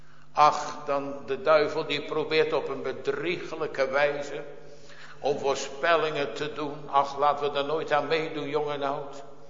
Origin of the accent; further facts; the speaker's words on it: Scheveningen, South Holland, Netherlands; Ik heb in mijn jeugd meegemaakt dat wij, toen wij in Scheveningen woonden